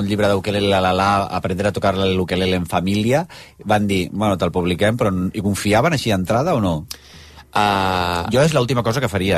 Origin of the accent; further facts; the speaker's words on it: L'Hospitalet de Llobregat, Catalonia, Spain; jo sóc de l'Hospital pensant... de Llobregat